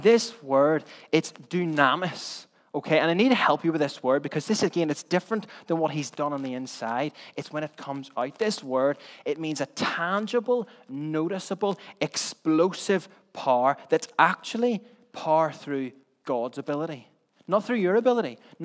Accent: England, United Kingdom; I'm actually English, by the way, for confession.

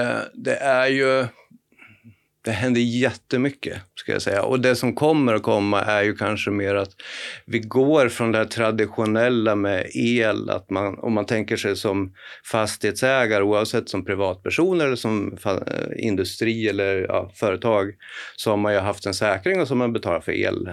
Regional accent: Gävleborg County, Sweden; jag är en hälsing kan man väl säga.

